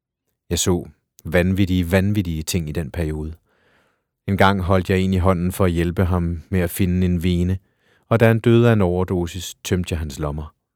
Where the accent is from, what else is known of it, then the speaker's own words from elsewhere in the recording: Nairobi, Kenya; Danish is a second language; now in Denmark; Jeg er født i ghettoen i Nairobi